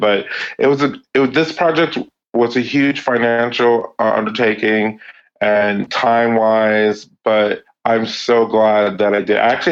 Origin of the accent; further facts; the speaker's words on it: Berkeley, California, United States; Granted, I'm from Berkeley, California